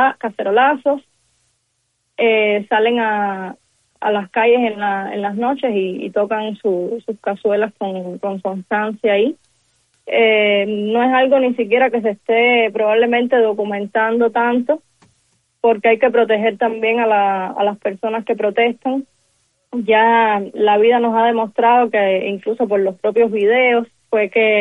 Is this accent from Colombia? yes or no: no; Havana, Cuba; en La Guinera, que era el barrio que estábamos mencionando, porque sí. es de donde vengo yo